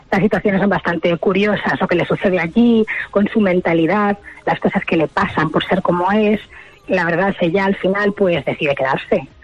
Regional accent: Guadalajara, Castilla-La Mancha, Spain; now in Madrid, Spain; Sí que te digo que soy muy de Guadalajara. Mis padres siguen viviendo en Guadalajara, yo ahora mismo vivo en Madrid y la verdad es que voy casi todos los fines de semana. Sí, además yo siempre recuerdo mi infancia en Guadalajara como algo muy especial.

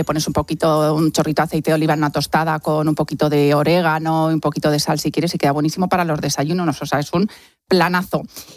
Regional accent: Cuenca, Castilla-La Mancha, Spain; o incluso para mojar un buen mojete de Cuenca, como estaba yo este fin de semana en mi tierra.

